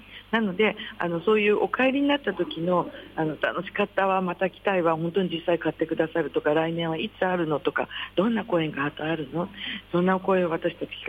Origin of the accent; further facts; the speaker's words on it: Chofu, Tokyo, Japan; 私はもう調布に生まれ育って、なんですけど、調布で、小さい会社も作りましたし、